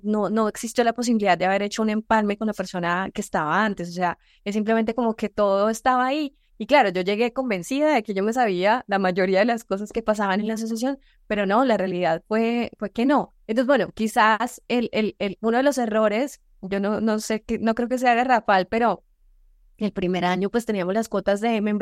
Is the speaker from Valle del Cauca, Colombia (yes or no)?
no; Bucaramanga, Santander, Colombia; now in Bogotá, Colombia; yo soy de Bucaramanga, es una ciudad hermosísima en Colombia, pero es una ciudad intermedia, no es la capital. Por alguna razón terminé trasladándome aquí a la capital